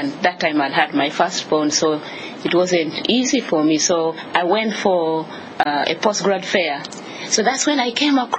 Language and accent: English; Uganda; accent: African; also born or lived in South Sudan; as you can hear from my accent, you know, African, strong African accent. Yes, you are right. I was born in South Sudan, lived there until around the age of around 5. And then because of the civil wars, you know, my parents moved to Uganda. So that's where I grew up